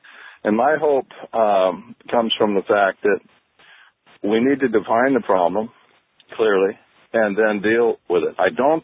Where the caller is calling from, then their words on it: Oregon, United States; I'm calling from Oregon.